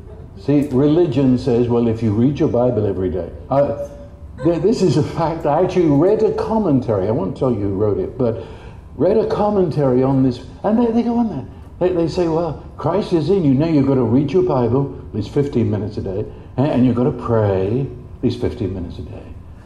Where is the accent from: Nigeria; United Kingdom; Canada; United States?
United Kingdom; I'm still British, you see.